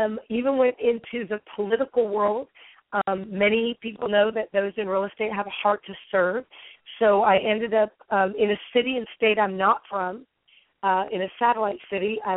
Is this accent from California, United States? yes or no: yes; California, United States; So I was actually born in the Bay Area of California, and I grew up in the Sacramento Valley